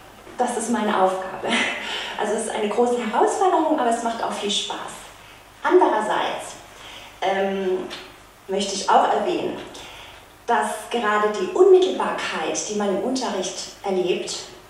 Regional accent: Germany; accent: German; aber ich bin Deutsche, ich spreche mit einem deutschen Akzent, wenn ich Französisch spreche

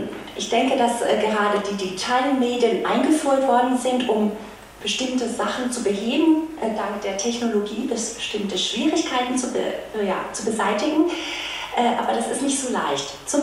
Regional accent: Germany; accent: German; aber ich bin Deutsche, ich spreche mit einem deutschen Akzent, wenn ich Französisch spreche

